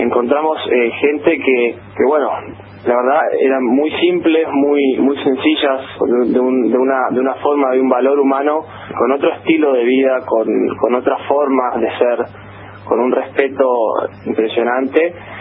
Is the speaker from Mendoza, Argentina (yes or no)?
no; Villa La Angostura, Neuquén, Argentina; Nosotros somos todos de Villa La Angostura, como bueno, bien dice la nota que salió ayer, y bueno, hemos vivido y tenido millones de vivencias de Patagonia, pero bueno, Patagonia Norte